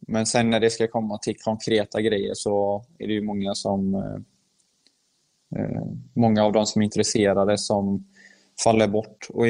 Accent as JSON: {"language": "Swedish", "country": "Sweden", "tie": "born there", "said": "Jag har svårt att se att bara för att jag är född i Sverige så ska inte jag kunna lyckas i ett visst land."}